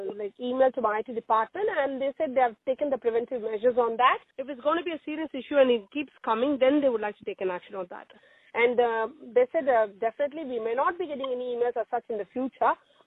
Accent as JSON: {"language": "English", "country": "India", "said": "I'm basically Indian and all the technologies I work on, predominantly we come from subcontinent"}